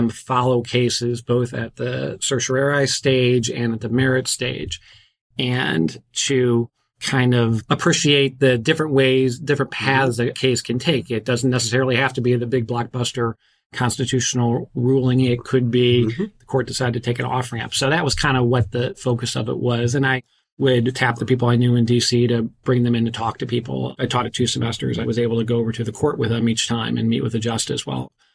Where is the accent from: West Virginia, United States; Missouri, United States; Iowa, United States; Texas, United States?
Missouri, United States; St. Louis; moved away as an adult; Yeah, well, I'm originally from St. Louis. I moved out to Washington, D.C. right after college and worked for a member of Congress for about 3 years.